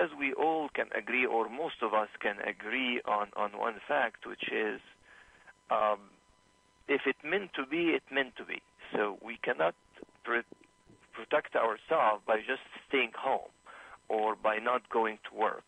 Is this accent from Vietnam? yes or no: no; Egypt; now in United States; Well, originally I'm from Egypt, and I moved to the U.S. in 1995.